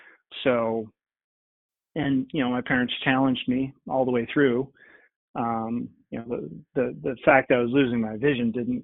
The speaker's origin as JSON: {"language": "English", "town": "Dubuque", "region": "Iowa", "country": "United States", "tie": "born or raised there", "moved": "as an adult", "lives_now": "Arlington, United States", "said": "I'm from Iowa, Dubuque, Iowa. I was born and raised in Iowa, proud Iowan. Went to school at the University of Iowa."}